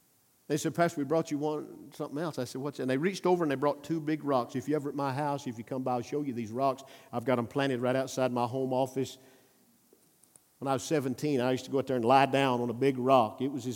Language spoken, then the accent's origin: English; Pisgah, Alabama, United States; Pisgah, Alabama. That's my hometown in rural northeast Alabama.